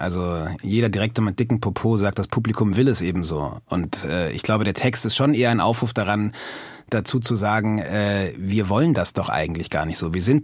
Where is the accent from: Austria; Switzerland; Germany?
Austria; Also ich glaube, ich komme aus Österreich.